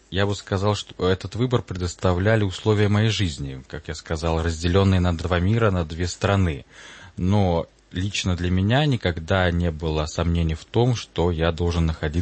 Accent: Moscow, Russia; born there; Я родился в Москве.

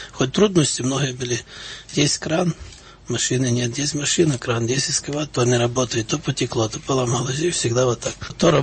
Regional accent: Lviv Oblast, Ukraine; Вообще из нашего села, откуда я сам родом из Львовской области

